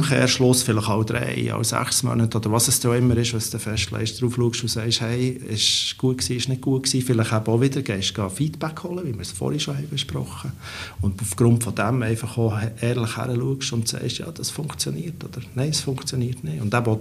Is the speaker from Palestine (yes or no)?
no; Switzerland; wir als Schweizer Europäer